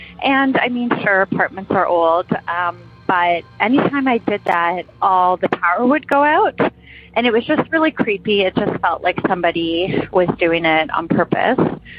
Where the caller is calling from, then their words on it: Toronto, Ontario, Canada; Hello, I'm calling from Toronto.